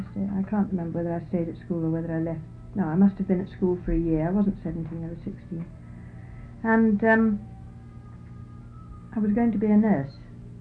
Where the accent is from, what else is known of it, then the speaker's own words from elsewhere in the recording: Ashby-de-la-Zouch, East Midlands, United Kingdom; born there; Well, I was born in 1922 in Ashby-de-la-Zouche, Leicestershire, England. … I was 1922